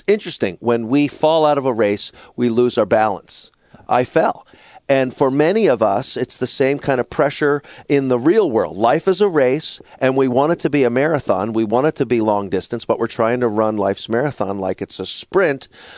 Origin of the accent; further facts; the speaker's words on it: Philadelphia, Pennsylvania, United States; I grew up in Philly, so it was the athletes.